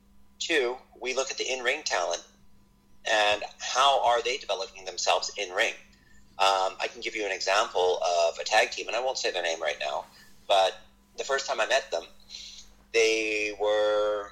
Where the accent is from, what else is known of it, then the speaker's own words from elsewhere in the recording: Canada; I'm from Canada. I grew up with Stampede Wrestling.